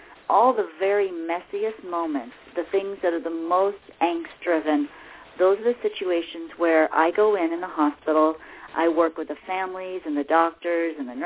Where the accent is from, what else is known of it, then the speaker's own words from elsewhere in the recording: Glendale, California, United States; I was born in Glendale, California, not Glendale, Arizona. I have three brothers, and I had a mom and dad.